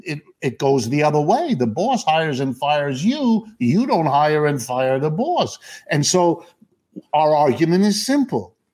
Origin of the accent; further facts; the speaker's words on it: Youngstown, Ohio, United States; born there; first language French and German; English is a second language; I'm the child of immigrants. That is, I was born in Youngstown, Ohio, so I'm as American as that makes me.